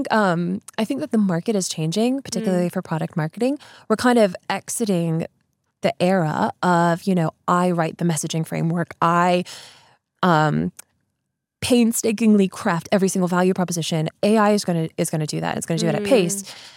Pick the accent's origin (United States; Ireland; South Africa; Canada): United States; as an American, the word school run doesn't even exist in the US.